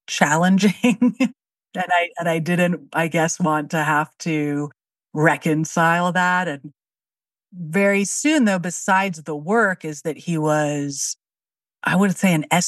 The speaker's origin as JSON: {"language": "English", "town": "San Francisco", "region": "California", "country": "United States", "said": "I'm from San Francisco, and I returned home after a breakup and kind of some intense risk-taking behaviors. And I ended up back in San Francisco."}